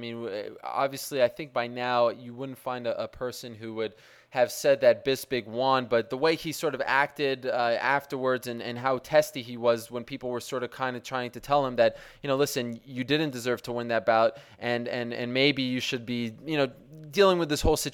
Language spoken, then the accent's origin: English; Montreal, Quebec, Canada; Because, well, I'm actually from Montreal. I've been to many events there